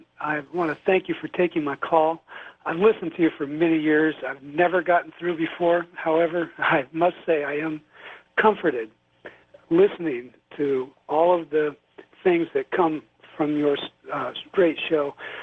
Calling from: Washington, United States; from Washington.

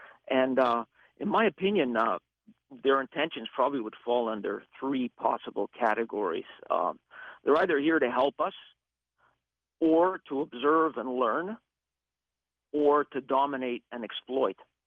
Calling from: Ottawa, Ontario, Canada; Actually, I'm calling from Ottawa.

